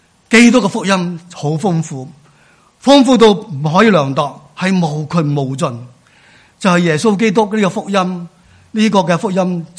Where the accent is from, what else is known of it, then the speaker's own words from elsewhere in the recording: China; 他不因为我们中国人就不同我们传福音嘛。所以今天我们很清楚，我们知道我们不应该只是单向中国人传福音。